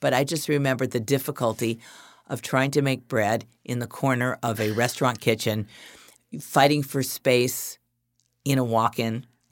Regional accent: California, United States; I was from the San Fernando Valley. I didn't want to be there, you know.

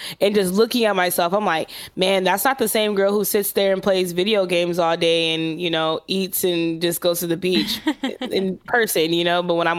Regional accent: Los Angeles, California, United States; okay, like I'm from South Central LA and I just feel

